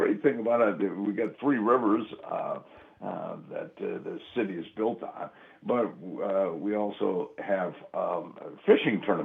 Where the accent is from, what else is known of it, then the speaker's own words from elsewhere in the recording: Appleton, Wisconsin, United States; now in Pittsburgh, United States; I mean, growing up in Appleton, in the paper mills